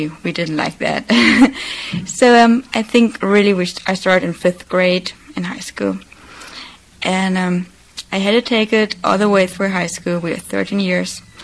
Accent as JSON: {"language": "English", "region": "Hamburg", "country": "Germany", "said": "I'm from Germany, from Hamburg. That's a city in the north. And I actually live in a suburb, so it's a little bit outside Hamburg. But it only takes like 20 minutes by car to be right downtown."}